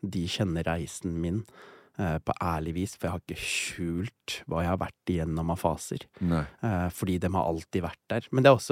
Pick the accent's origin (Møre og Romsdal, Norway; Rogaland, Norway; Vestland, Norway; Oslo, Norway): Oslo, Norway; born or raised there